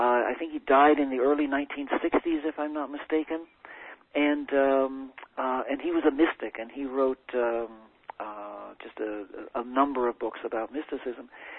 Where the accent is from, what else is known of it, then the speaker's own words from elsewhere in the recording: the South, United States; accent: southern; That's my southern accent, y'all.